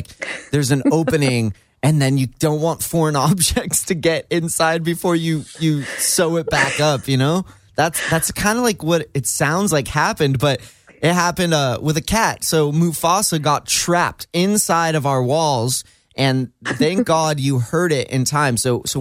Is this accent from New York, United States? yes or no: no; Mission Viejo, California, United States; they all live in the house we grew up in Mission Viejo